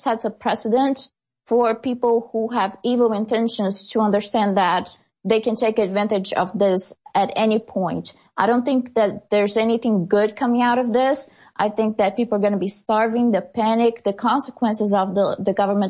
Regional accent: Brazil; English is a second language; my hometown in Brazil. It's the main part of the economy is tourism. There's nothing else.

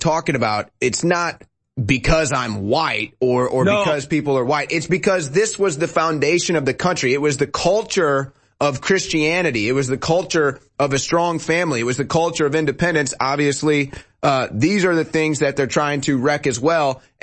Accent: St. Louis, Missouri, United States; obviously living and growing up in St. Louis, I ran into a few bad eggs.

